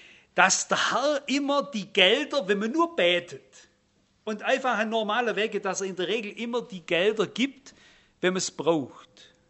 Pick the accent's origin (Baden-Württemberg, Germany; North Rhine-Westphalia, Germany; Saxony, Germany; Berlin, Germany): Baden-Württemberg, Germany; Wisst ihr, ich bin ja ein Schwabe.